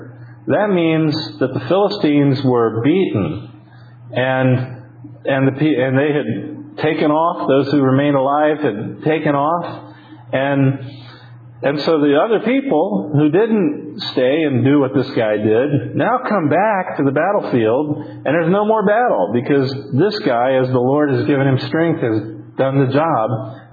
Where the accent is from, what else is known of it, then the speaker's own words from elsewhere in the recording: Tampa, Florida, United States; when I was growing up in Tampa